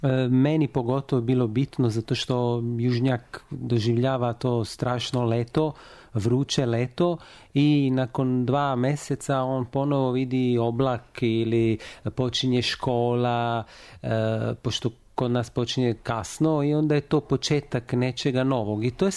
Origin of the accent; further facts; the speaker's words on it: Italy; also born or lived in Lund; ja dolazim iz Italije.